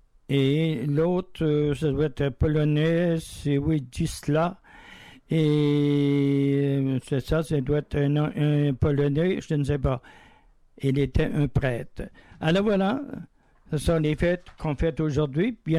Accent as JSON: {"language": "French", "town": "Antigonish", "region": "Nova Scotia", "country": "Canada", "said": "chez nous, en Nouvelle-Écosse, à Antigonish, il y avait l'université Saint-François-Xavier."}